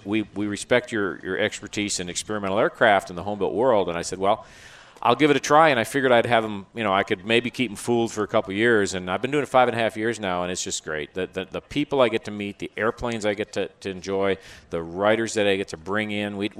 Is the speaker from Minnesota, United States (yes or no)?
yes; Minnesota, United States; I grew up in the Twin Cities